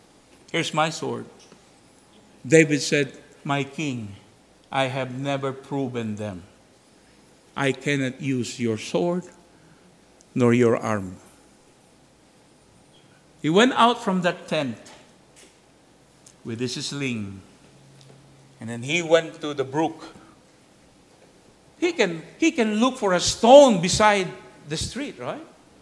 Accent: Philippines; English is a second language; I don't know what the food that they're going to have, even though it's in Asia, I don't know. We are from the Philippines. Totally different.

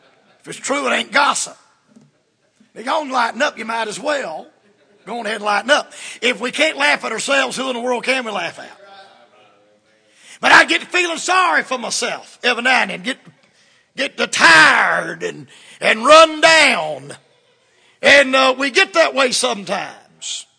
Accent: the South, United States; Now I'm a Southerner, and Southerners feel sorry for ourselves.

